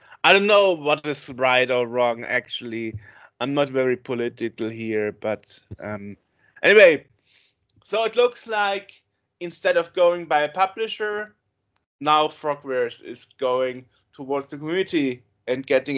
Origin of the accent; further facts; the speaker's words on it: Germany; accent: German; So doesn't have a problem with my German accent for some reason.